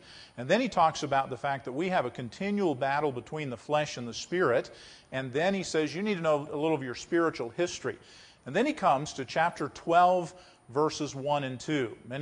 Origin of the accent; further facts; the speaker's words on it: West Virginia, United States; But I grew up in West Virginia, and I'm a lover of these mountains and the trees.